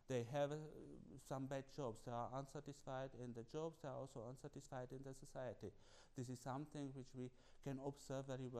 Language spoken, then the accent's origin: English; Slovakia; So first, because originally we are both from Slovakia.